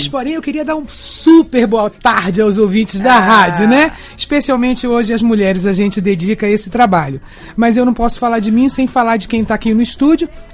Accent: Pará, Brazil; now in Rio de Janeiro, Brazil; não é carioca, é do Pará, né? Hoje, de fato, eu moro no Rio também, divido minha vida entre lá e cá. Mas eu digo que eu sou brasileira

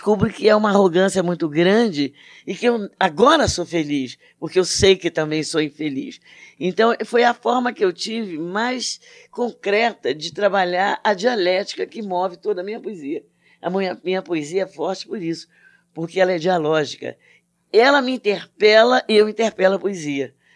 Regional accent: Brazil; Mas eu sou brasileiro, então uma coisa do meu projeto literário é eu querer sempre ser e mais uma poeta brasileira.

